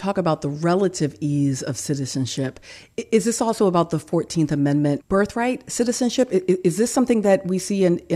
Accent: the South, United States; for the first time as a Southerner, I'd heard all the stories of basically Atlantic immigration

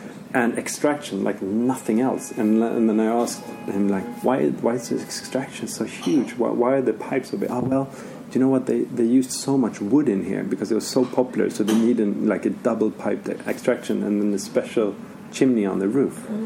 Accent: Sweden; So every single piece of metal and wood is local from where I'm from. The tree is fruit wood from my grandparents' summer house down in southern Sweden.

